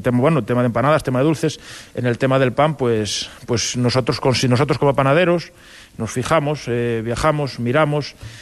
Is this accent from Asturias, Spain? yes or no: yes; Ibias, Asturias, Spain; born there; yo de Ibias, yo soy un enamorado de Ibias, de la tierra donde nací, ¿no?